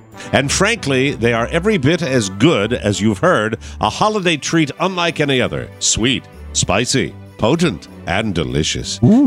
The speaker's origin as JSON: {"language": "English", "region": "Florida", "country": "United States", "tie": "born or raised there", "said": "I just saw it and it was my home state and I had to go with it."}